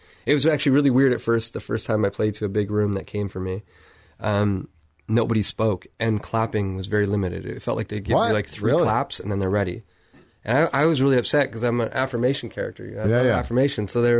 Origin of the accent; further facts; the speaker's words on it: Canada; now in Germany; at the heart of me, I'm Canadian. So I mean, and plus, you know, my passport's Canadian